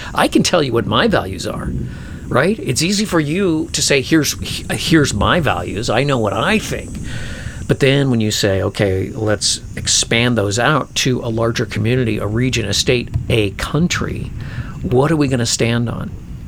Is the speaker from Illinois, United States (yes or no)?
yes; Chicago, Illinois, United States; now in Minneapolis, United States; But nothing like I grew up with in Chicago, where droves of people moved out of the city.